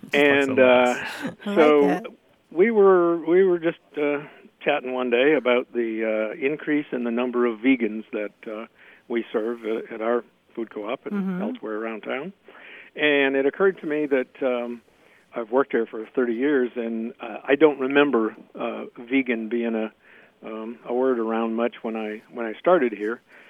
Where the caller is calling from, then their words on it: Bloomington, Indiana, United States; I'm calling from Bloomington, Indiana.